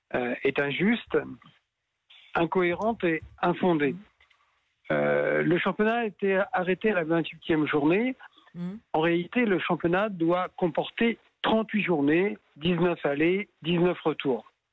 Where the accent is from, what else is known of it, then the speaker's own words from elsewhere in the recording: Amiens, Hauts-de-France, France; Nous sommes d'Amiens, on a voulu rendre à la ville ce qu'elle nous a donné.